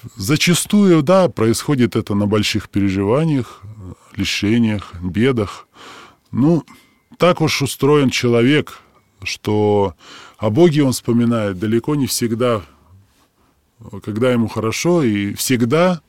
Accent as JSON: {"language": "Russian", "region": "Saint Petersburg", "country": "Russia", "tie": "born or raised there", "said": "которая зародилась в России, в моем родном городе Санкт-Петербурге."}